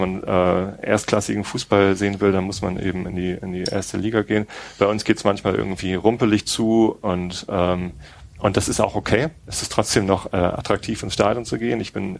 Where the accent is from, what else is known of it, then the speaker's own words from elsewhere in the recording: Tostedt, Lower Saxony, Germany; Ich bin in Tosted aufgewachsen. Tosted ist selber ein Nazi-Kaff. Nein, ist kein Nazi-Kaff.